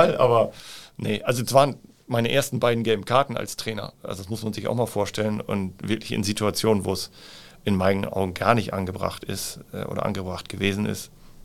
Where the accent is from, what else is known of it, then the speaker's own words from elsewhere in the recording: Northern Germany, Germany; Ich bin ja als Hanseat, als Norddeutscher, ich freue mich dann häufig auch eher nach innen.